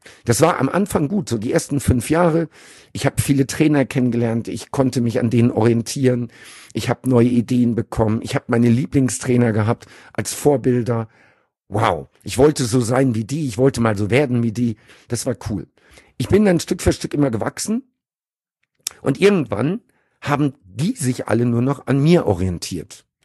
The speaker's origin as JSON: {"language": "German", "region": "North Rhine-Westphalia", "country": "Germany", "tie": "born or raised there", "said": "ich bin im Sauerland groß geworden. Lüdenscheid oder Meinerzhagen sind wunderschöne Orte, da gibt's viel Natur"}